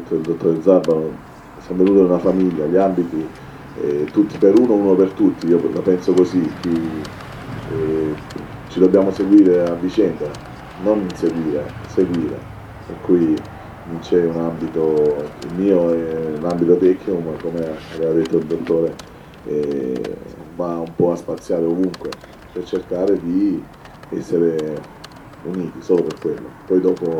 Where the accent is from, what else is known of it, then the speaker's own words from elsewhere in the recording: Apulia, Italy; io sono pugliese